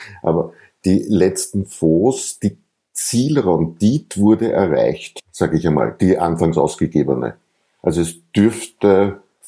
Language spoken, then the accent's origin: German; Austria; für mich als Österreicher